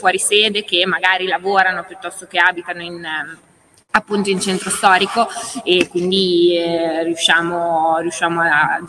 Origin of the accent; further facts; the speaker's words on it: Modena, Emilia-Romagna, Italy; io da modenese quale sono, questo è un posto che ho sempre visto, che ho sempre conosciuto